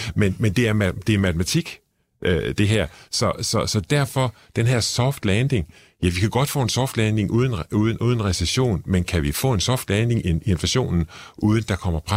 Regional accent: Struer, Central Denmark Region, Denmark; jeg kommer fra Struer

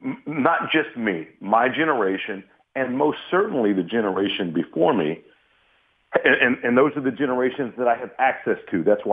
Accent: Pittsburgh, Pennsylvania, United States; I grew up in Homewood.

